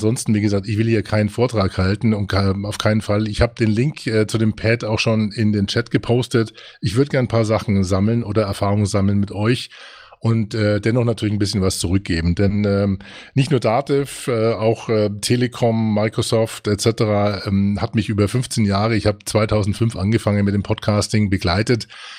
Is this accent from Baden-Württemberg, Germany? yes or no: no; Nuremberg, Bavaria, Germany; beste Grüße nach Nürnberg in meine alte Heimat.